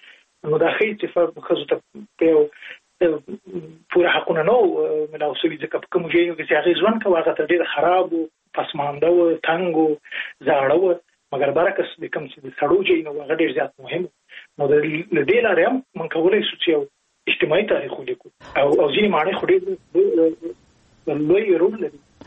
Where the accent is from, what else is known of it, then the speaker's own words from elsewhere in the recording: Jalalabad, Nangarhar, Afghanistan; زه په جلال آباد کې لوی سوی